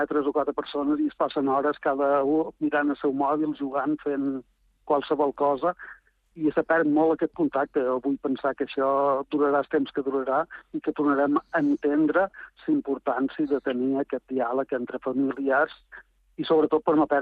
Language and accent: Catalan; Sant Carles, Balearic Islands, Spain; quan la primera tele va arribar en el meu poble, Sant Carlos